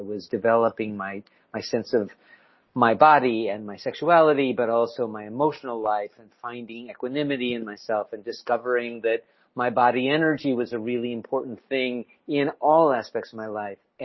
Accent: Midwest, United States; Quick background. I grew up in the Midwest.

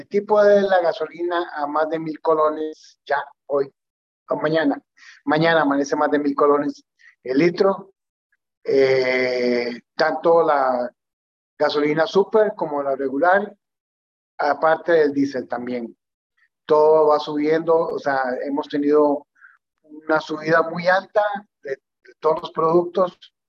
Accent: Heredia, Costa Rica; born there; 24 de noviembre de 1957, nací en Heredia.

